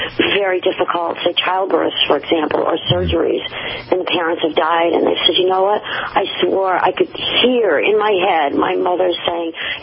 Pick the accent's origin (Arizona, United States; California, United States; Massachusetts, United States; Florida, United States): Massachusetts, United States; Revere; I don't come from Salem. I come from Revere, which is 2 towns down.